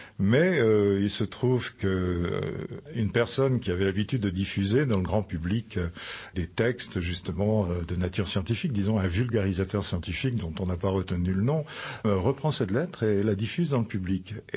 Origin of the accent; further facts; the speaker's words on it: Brittany, France; Alors bon, je suis breton, j'habite justement dans le Finistère